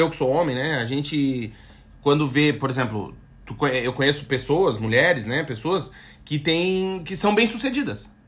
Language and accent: Portuguese; Brazil; moved away as an adult; now in Portugal; eu já falei aqui também que a gente é brasileiro